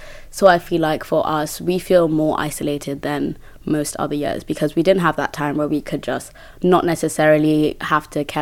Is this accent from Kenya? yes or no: yes; Kenya; now in United Kingdom; I am originally from Kenya, so I'm an international student myself